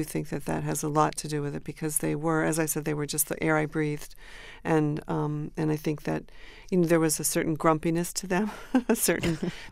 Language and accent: English; Durham, New Hampshire, United States; Yes, I grew up in Durham, New Hampshire.